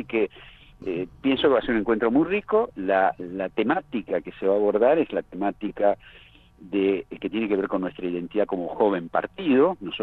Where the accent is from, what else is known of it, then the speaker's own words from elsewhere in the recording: Argentina; Yo soy argentino, mayor de edad, no soy inhabilitado. Vivo en la provincia.